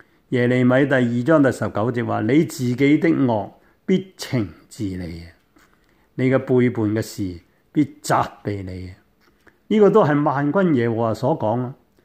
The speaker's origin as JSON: {"language": "Chinese", "country": "China", "said": "今天我们中国人何尝不是问为什么会有这么多的苦难？"}